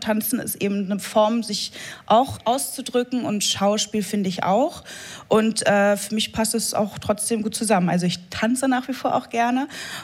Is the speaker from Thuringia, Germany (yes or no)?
no; Berlin, Germany; Ganz genau, ich bin aus Hermsdorf-Reinickendorf, das ist ganz toll im Norden Berlins.